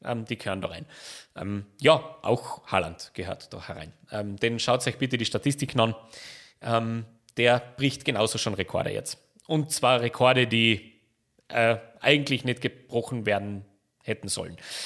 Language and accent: German; Austria; da können wir als Österreicher schon ein bisschen stolz sein